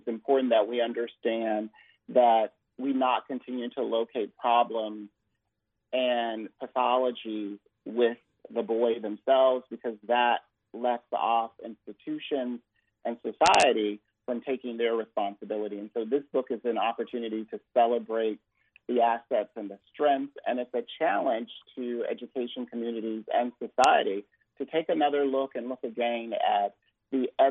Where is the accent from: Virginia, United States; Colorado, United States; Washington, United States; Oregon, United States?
Virginia, United States; now in Memphis, United States; I'm originally from Virginia, and much of my time has been up and down the Eastern Seaboard